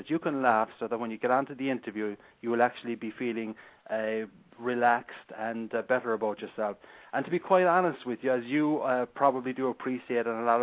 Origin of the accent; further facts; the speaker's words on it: Ireland; accent: Irish; Now, maybe if I'm not wearing a tie, people might remember me because of my accent. But in general, most people don't have the Irish brogue